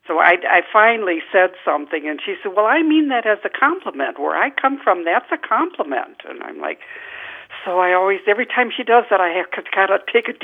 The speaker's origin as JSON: {"language": "English", "town": "Fort Atkinson", "region": "Wisconsin", "country": "United States", "said": "I'm from Fort Atkinson, Wisconsin."}